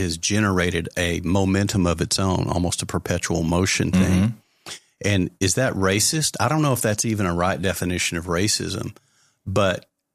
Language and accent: English; Texas, United States; And I'm a Texan. I grew up here.